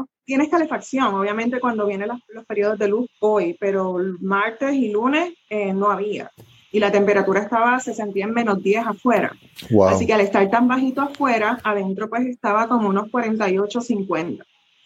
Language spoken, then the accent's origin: Spanish; Puerto Rico; es algo que nos hace puertorriqueños